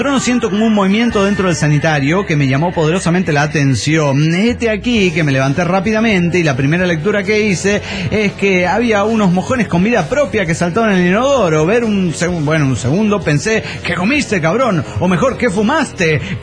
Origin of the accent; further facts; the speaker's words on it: Chihuahua, Mexico; de Chihuahua, México.